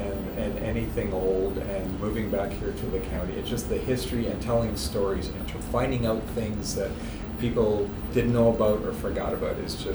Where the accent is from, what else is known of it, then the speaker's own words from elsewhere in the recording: Trenton, Ontario, Canada; Well, born and raised in Trenton, my dad and mom have both served in the Air Force.